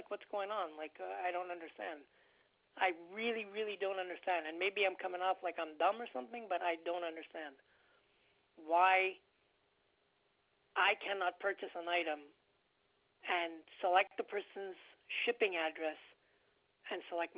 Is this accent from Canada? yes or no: yes; Canada; Why is there so much focus on me being Canadian? I don't understand it.